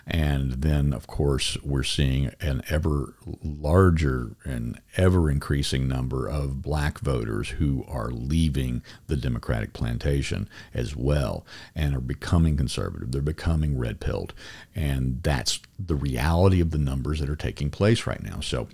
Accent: Louisiana, United States; But it's just a product of me growing up in Louisiana and my ancestors being from South Louisiana and the Cajun mix and the Creole mix

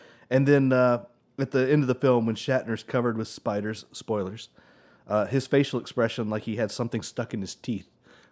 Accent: Norway; I'm from Norway, by the way.

